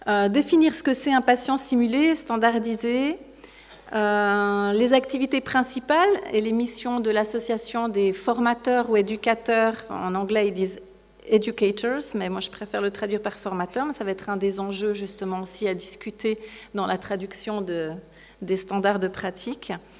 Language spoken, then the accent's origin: French; Switzerland; pour vous présenter mon accent, puisque je viens de Suisse, à côté francophone. Sur le programme, on m'a mis Genève.